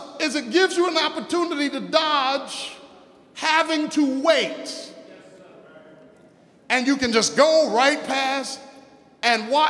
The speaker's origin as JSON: {"language": "English", "region": "New York", "country": "United States", "tie": "born or raised there", "said": "growing up in New York, I had never referred to that meal we eat after in the evening time."}